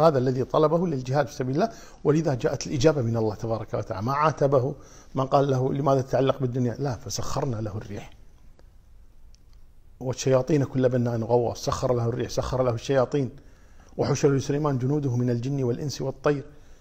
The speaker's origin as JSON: {"language": "Arabic", "country": "Kuwait", "said": "يمكن عندنا في الكويت مشهورة جدا، ما أدري عن غير الكويت"}